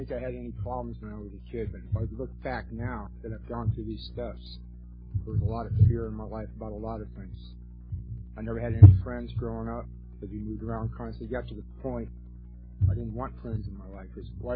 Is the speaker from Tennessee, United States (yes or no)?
no; Akron, Ohio, United States; born there; I grew up in a military family. I was born in Akron, Ohio in 1959.